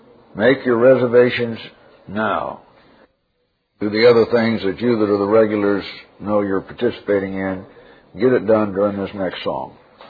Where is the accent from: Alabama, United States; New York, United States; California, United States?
California, United States; Oroville; After 30 years here, I'm still, almost 30 years here, I'm still oriented to my hometown up in Oroville, California, in the San Francisco area.